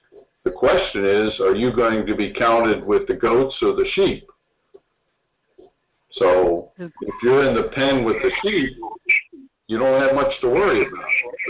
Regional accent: United States; and I grew up in Amish country, and every farmhouse in Amish country has a large pantry and a storehouse of food and supplies

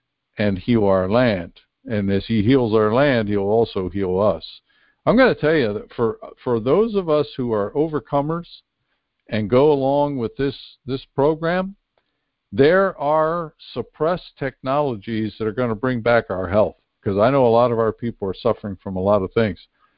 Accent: United States; I grew up in Amish country, got along with the Amish people very well

